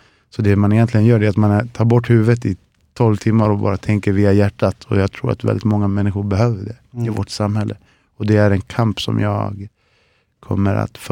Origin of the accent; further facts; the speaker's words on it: Chile; now in Sweden; Jag kommer från södra Chile, så vi har massa träd